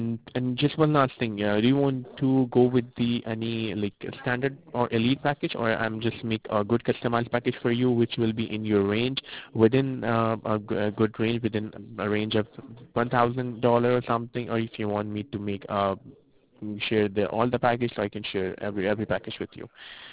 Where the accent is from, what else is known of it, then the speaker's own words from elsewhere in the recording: India; English is a second language; now in United States; Yeah, I'm from India, and then I moved to US back to 2013, and I have completed my education over there.